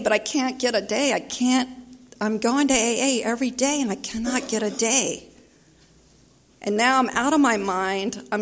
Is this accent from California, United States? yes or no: yes; Los Angeles, California, United States; from West LA.